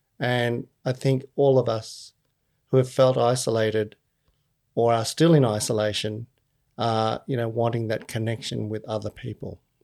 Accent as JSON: {"language": "English", "country": "Sri Lanka", "tie": "born or raised there", "said": "one of the other things I remember about my growing up in Sri Lanka"}